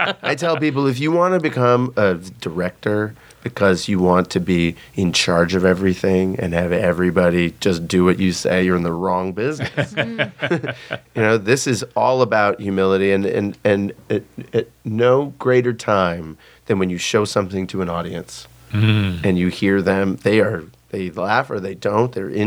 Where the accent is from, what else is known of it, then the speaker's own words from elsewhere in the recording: Miami, Florida, United States; And I grew up in Miami.